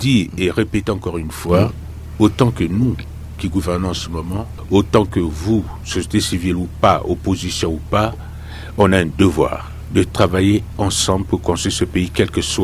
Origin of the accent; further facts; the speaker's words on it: Central African Republic; nous sommes des Centrafricains